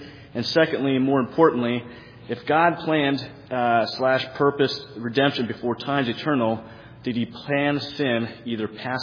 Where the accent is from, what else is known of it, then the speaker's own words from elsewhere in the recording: Willits, California, United States; I'm from Willits, California.